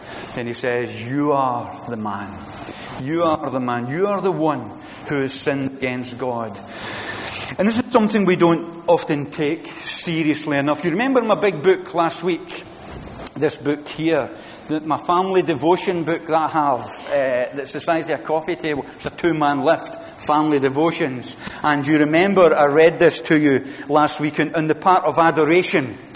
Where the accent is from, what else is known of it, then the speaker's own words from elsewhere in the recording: Glasgow, Scotland, United Kingdom; from Glasgow.